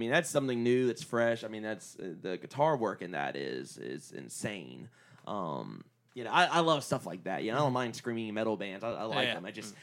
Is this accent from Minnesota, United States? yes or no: no; Louisiana, United States; I grew up in Louisiana, so we had